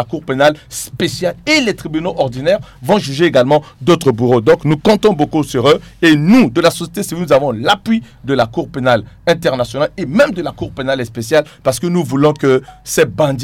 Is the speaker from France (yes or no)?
no; Central African Republic; Aujourd'hui, en tant que centrafricain, je ne peux pas dire que non, nous devons nous retirer de la CPI à cause de ça.